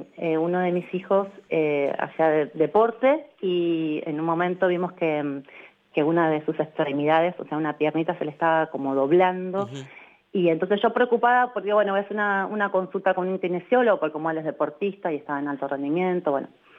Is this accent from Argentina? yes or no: yes; Argentina; Está en nuestro ADN como pueblo argentino, solo hay que despertar de nuevo esa sensibilidad.